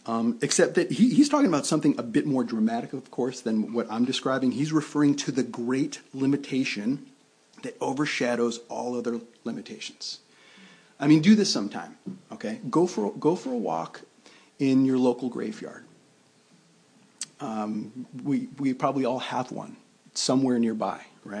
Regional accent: West Seneca, New York, United States; I grew up in the suburbs of Buffalo, New York, in a town called West Seneca.

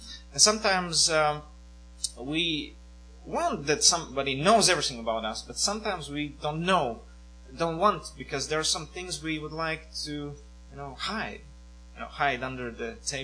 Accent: Latvia; English is a second language; I'm from here. It's a big honor to be here. And I'm a Latvian, so forgive me for my accent.

